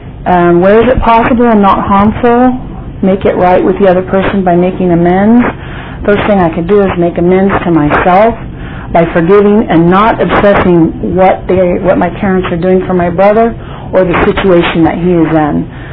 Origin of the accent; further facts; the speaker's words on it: Fresno, California, United States; And in my town, I'm from Fresno, there is a extensive amount of homeless